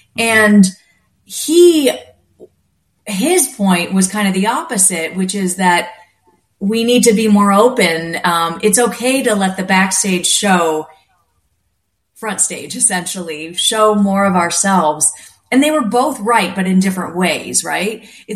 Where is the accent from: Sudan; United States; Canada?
Canada; They're both Canadian, which we often don't realize as a Canadian, mm-hmm. although I did just become American, so I'm both.